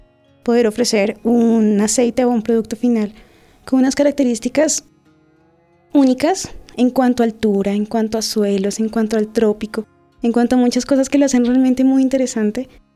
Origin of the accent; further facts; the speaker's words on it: Colombia; y bueno, demás cosas que tenemos como colombianos, que es realmente positivo